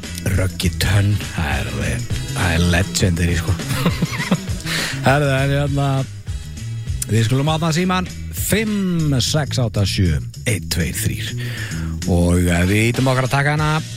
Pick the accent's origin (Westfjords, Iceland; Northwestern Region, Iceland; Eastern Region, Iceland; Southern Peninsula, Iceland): Southern Peninsula, Iceland; Keflavík; Þetta var líka svona þegar ég var alast upp í Keflavík sko